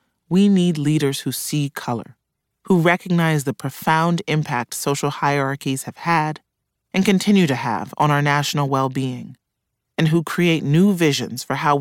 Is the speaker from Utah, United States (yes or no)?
no; Chicago, Illinois, United States; In my hometown of Chicago